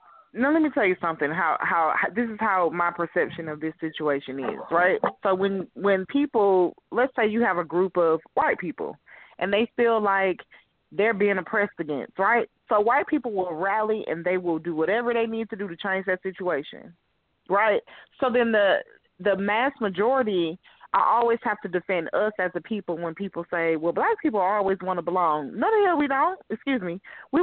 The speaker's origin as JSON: {"language": "English", "town": "Atlanta", "region": "Georgia", "country": "United States", "said": "I'm from Atlanta."}